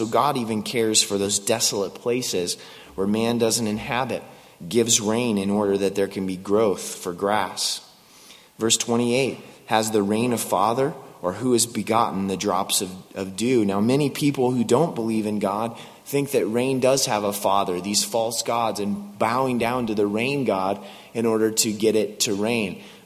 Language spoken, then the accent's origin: English; West Coast, United States; Growing up around the Pacific Ocean, it doesn't freeze. And on my wife and I's honeymoon, we went out to Maine because she's from Denver, Colorado. I'm from the West Coast. Neither of us had been to the East.